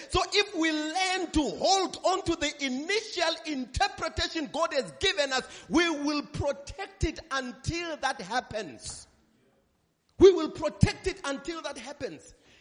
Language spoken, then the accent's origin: English; South Africa; accent: Zulu; Because I don't want my Zulu accent to mix this one up.